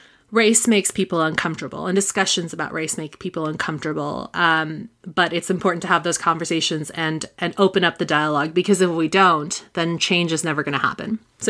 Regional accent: United States; like, I'm American, but we have our own history with racism and race and race relations here

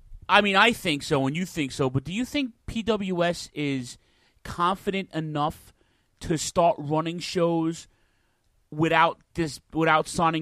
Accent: Ridgewood, New York, United States; That's my hometown of Ridgewood.

